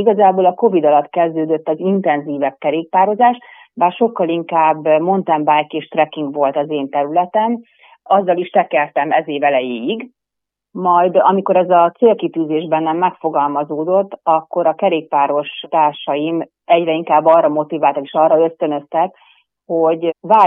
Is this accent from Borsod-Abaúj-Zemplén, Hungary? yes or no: no; Nyíregyháza, Szabolcs-Szatmár-Bereg, Hungary; moved away as an adult; also born or lived in Debrecen; now in Budapest, Hungary; Igazság szerint én nyíregyházi vagyok, Nyíregyházán nőttem fel, majd az orvosi egyetemet az Debrecenben végeztem, és Debrecenben is praktizáltam